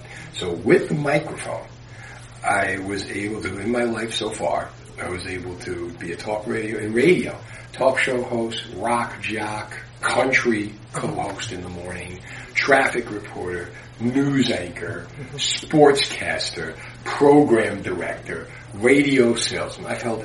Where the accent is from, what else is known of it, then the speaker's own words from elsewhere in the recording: Union City, United States; I grew up in Union City with a lot of that.